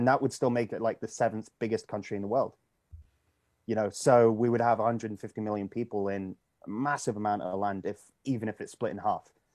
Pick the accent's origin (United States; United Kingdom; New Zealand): United Kingdom; You know, I come from the United Kingdom originally.